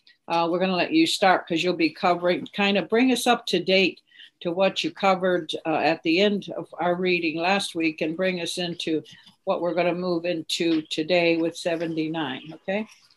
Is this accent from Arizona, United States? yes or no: yes; Arizona, United States; And one of them here in my home state, in fact, of Arizona.